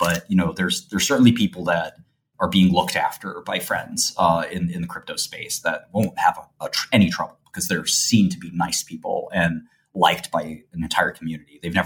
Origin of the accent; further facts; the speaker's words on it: Brooklyn, New York, United States; I come from the Albanian community, which is a very rough and tumble place. I come from the sort of streets of Brooklyn and a very sort of modest neighborhood.